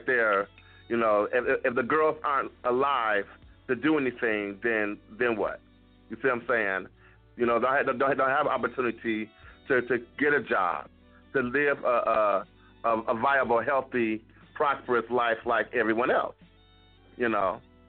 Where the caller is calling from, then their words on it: Atlanta, Georgia, United States; I'm calling from Atlanta, Georgia.